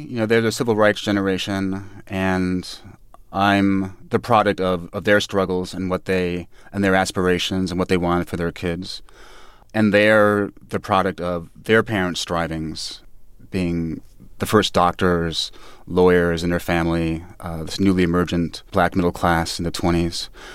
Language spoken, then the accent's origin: English; Manhattan, New York, United States; It was a great time. I mean, that was my introduction to chicken on skewers, finger food.